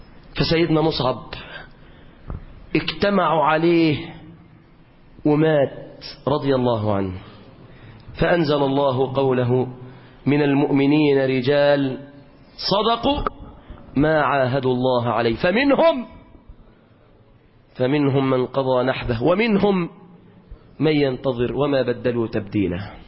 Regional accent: Egypt; طبعا ده لو عندنا في مصر هنا هيقول له ده الشافعي مات وسابني يا ابني

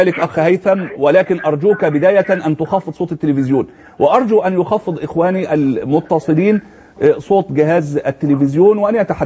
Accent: Egypt; كالذين يعملون في الشرطة عندنا في مصر لابد أن يحلق اللحية

